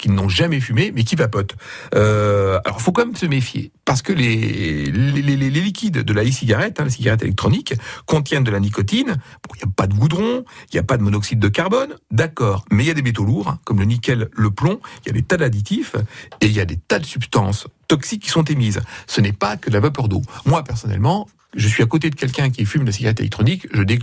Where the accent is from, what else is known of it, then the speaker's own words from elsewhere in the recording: France; chez nous, en France